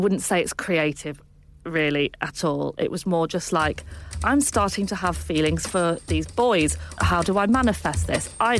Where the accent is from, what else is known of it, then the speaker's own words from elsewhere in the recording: York, Yorkshire and the Humber, United Kingdom; Because growing up in York, like Peter Kay is like a sort of pinnacle 10 out of 10.